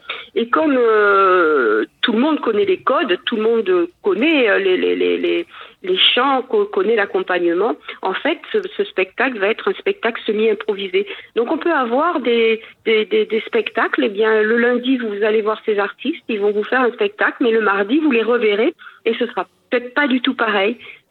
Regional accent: France; born there; Je suis né dans le milieu espagnol, mais je ne suis pas né en Espagne.

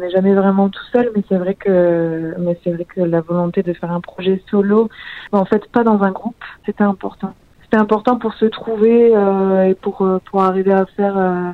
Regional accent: Toulouse, Occitanie, France; Je viens de Toulouse. J'ai grandi, j'ai tout fait là-bas et j'y suis encore.

